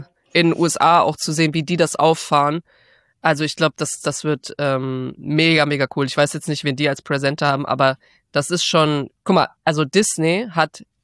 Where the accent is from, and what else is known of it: Germany